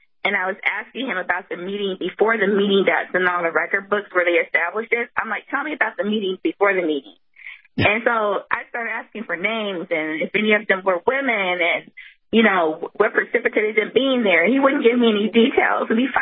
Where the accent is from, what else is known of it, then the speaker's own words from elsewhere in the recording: Detroit, Michigan, United States; also born or lived in Chicago; I'm a great migration baby. I was born in Chicago. My father ran a business here. I started school in post-uprising Detroit.